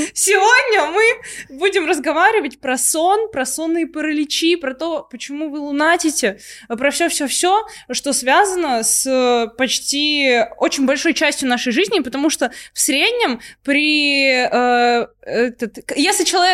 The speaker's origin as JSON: {"language": "Russian", "country": "Belarus", "said": "Если кто не знал, я из Беларуси"}